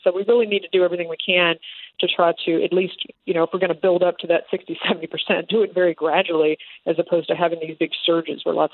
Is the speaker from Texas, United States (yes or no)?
yes; Houston, Texas, United States; As Dr. Pauly mentioned, I'm from Houston originally